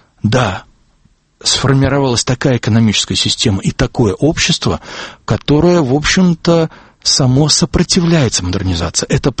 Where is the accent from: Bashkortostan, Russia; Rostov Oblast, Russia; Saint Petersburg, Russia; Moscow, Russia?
Saint Petersburg, Russia; мой взгляд в этом смысле никак не окрашен тем, что я именно петербуржец, а не ярославец или не пермяк